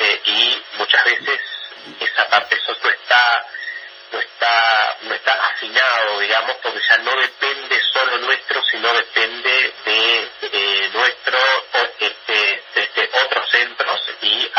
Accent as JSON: {"language": "Spanish", "region": "Tacuarembó", "country": "Uruguay", "tie": "born or raised there", "said": "Yo soy oriundo de, como es, Tacuarembó ciudad. O sea, nací en Tacuarembó, como es rural, digo, pero hace años que vivo en la ciudad de, como es, Tacuarembó."}